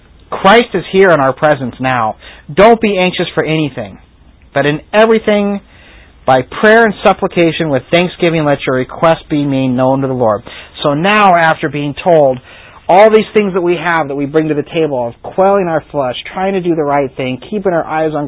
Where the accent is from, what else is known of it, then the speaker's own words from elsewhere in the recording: Ireland; Yeah, I'm Irish, and so I am excused to be this way.